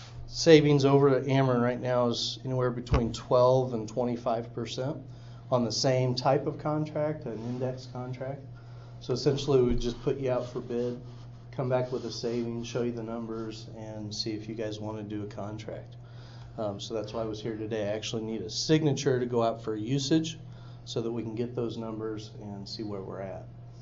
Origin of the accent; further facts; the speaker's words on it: Lincoln, Illinois, United States; Well, I'm from Lincoln here.